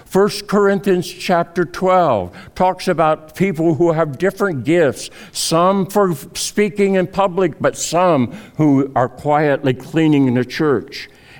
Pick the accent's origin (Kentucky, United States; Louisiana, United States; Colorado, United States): Colorado, United States; Fort Collins; I grew up here in Northern Colorado and in Fort Collins.